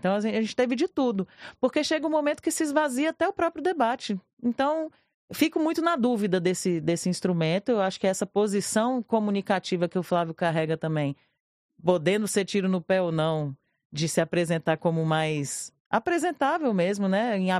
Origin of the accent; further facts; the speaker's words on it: Federal District, Brazil; eu sou do DF, né? Eu passei a adolescência...